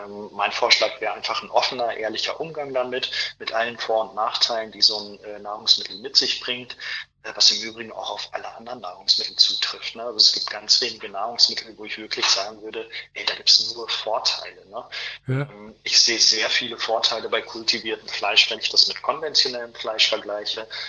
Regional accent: Osnabrück, Lower Saxony, Germany; ich komme aus der Region Osnabrück, Osnabrück-Vechta.

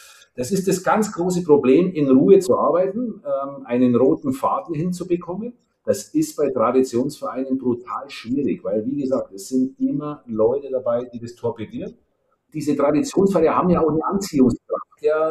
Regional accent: Bavaria, Germany; Also ich bin aus Bayern, also aus Umgebung von München.

